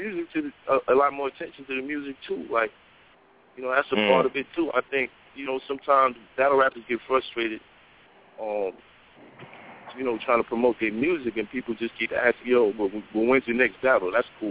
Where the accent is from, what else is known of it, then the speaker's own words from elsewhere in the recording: Brooklyn, New York, United States; Look, man, I'm from Brooklyn. I'm from Brooklyn